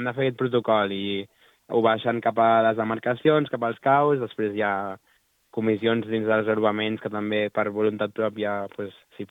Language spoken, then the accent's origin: Catalan; Granollers, Catalonia, Spain; jo sóc de Granollers, que tampoc és allò al mig de res